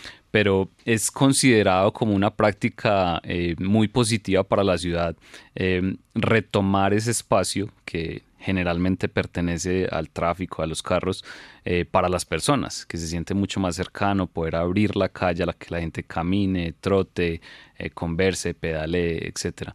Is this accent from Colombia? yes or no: yes; Antioquia, Colombia; Yo, como paisa, sí, admiro increíblemente la ciclovía de Bogotá